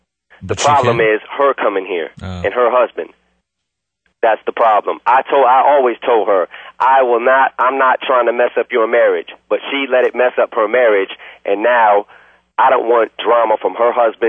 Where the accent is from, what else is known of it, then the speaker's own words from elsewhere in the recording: Warren, Michigan, United States; I come from the east side of Detroit. I come from Warren. These are the places that I grew up at as a normal cat, as a normal person.